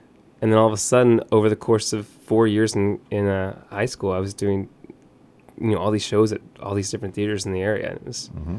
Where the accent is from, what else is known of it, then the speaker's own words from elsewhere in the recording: Seaford, Delaware, United States; Yes, I'm originally from Seaford, Delaware.